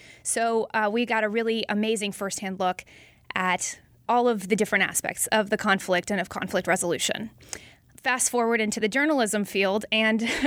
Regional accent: Oklahoma City, Oklahoma, United States; now in Israel; First, I graduated from Heritage Hall here in Oklahoma

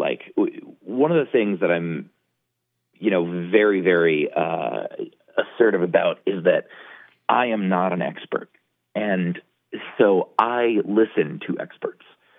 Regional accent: New York City, New York, United States; I grew up in New York City, or I had no access to skiing.

